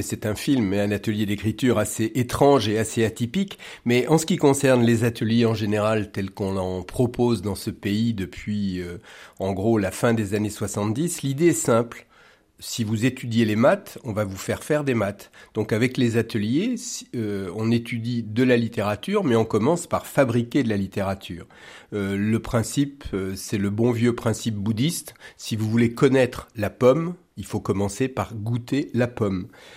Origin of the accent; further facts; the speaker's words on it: Nouvelle-Aquitaine, France; Je ne suis pas un vrai Rochelais, cela dit. J'ai grandi en Charente profonde, où mes parents, plutôt vendéens et saintongeais, étaient enseignants.